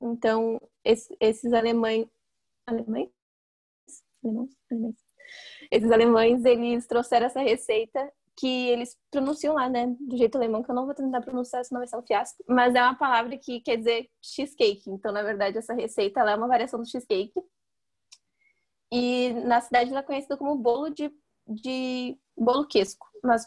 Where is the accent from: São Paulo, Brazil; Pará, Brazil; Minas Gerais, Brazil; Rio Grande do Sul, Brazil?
Rio Grande do Sul, Brazil; Como a gente é aqui do Rio Grande do Sul, é muito tradicional, pelo menos na minha casa, tinha cuca e tinha sopa de capelete.